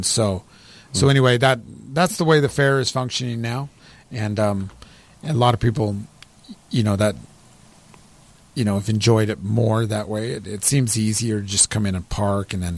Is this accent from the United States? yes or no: yes; Hurricane, Utah, United States; I grew up in Hurricane, and the fair is Hurricane Leverkin.